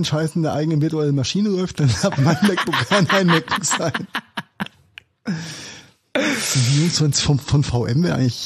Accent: Mainz, Rhineland-Palatinate, Germany; ich komme auch aus Mainz und mehr verbindet uns nicht.

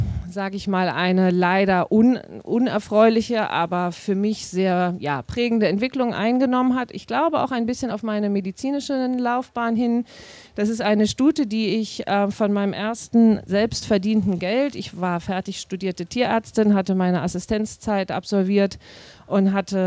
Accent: Bargteheide, Schleswig-Holstein, Germany; Ich wohne und komme auch gebürtig aus Bagdeheide, also genau zwischen Hamburg und Lübeck gelegen. Und dort bin ich groß geworden, dort habe ich meine gesamte Kindheit, meine gesamte Jugend verbracht.

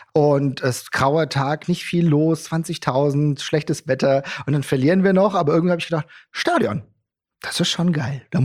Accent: Gelnhausen, Hesse, Germany

